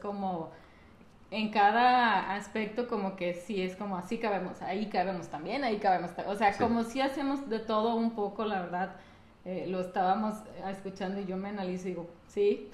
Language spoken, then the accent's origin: Spanish; Mexico; Sí, y lo más difícil para él es que somos mexicanos.